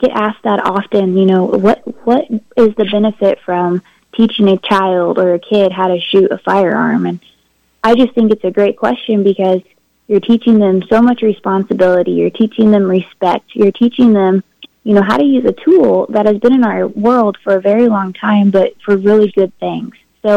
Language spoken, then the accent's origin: English; Dodge City, Kansas, United States; I grew up in Southwest Kansas. A little shout out to Dodge City, Kansas. And, grew up enjoying the outdoors.